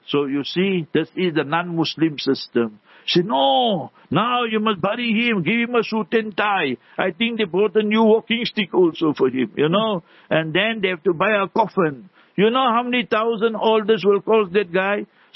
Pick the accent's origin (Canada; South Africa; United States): South Africa; Heidelberg; I am from Heidelberg. Heidelberg is the proper name, is Afrikaner name.